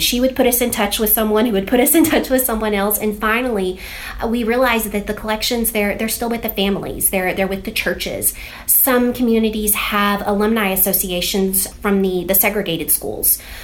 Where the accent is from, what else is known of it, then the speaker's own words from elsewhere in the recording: Paris, Texas, United States; And, you know, I'm from Northeast Texas. I'm from Paris. So I had sort of a personal connection to the history that we were discovering.